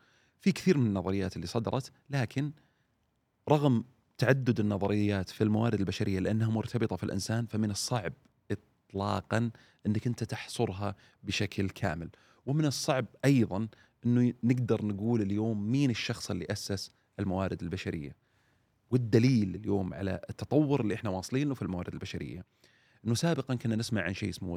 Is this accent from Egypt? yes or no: no; Saudi Arabia; من غيرنا نحن كسعوديين يستطيع عمل هذا الشيء